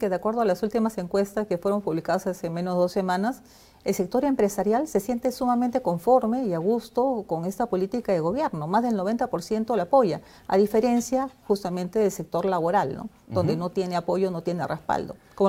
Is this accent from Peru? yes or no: yes; Peru; como muchos peruanos, miles de peruanos que salimos a las calles ese día.